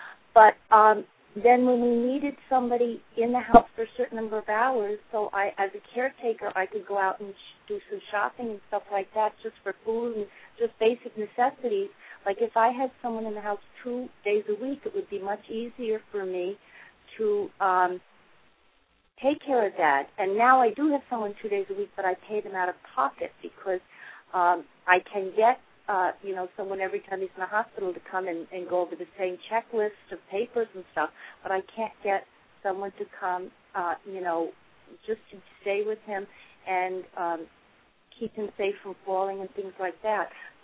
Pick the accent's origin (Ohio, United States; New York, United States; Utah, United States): New York, United States; I'm from New York.